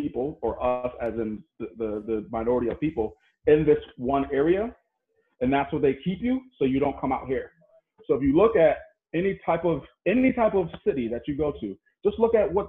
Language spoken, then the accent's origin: English; Syracuse, New York, United States; when I say I come from Syracuse, that's the country